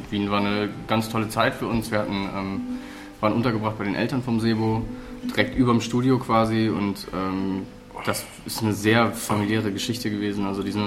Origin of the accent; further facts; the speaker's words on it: Cologne, North Rhine-Westphalia, Germany; also wir sind jetzt ja in Düsseldorf, ne, und wir kommen aus Köln.